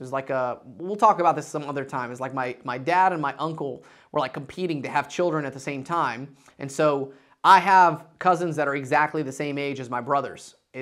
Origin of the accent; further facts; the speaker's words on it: Dalton, Georgia, United States; So very fun times growing up in Dalton, Georgia.